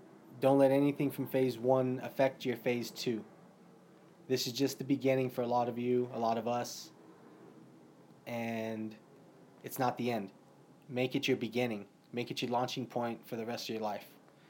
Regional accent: San Jose, California, United States; And we were born and raised in San Jose at Alexian Brothers Hospital.

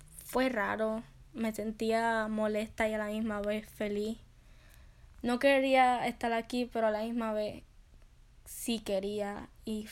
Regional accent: Fajardo, Puerto Rico; now in United States; Vengo de Fajardo, Puerto Rico, y no me agradó la idea de venir. No fue bastante fácil el venir aquí. Pero me gusta como aquí. Lo único que extraño a las personas que dejé ahí en Puerto Rico.

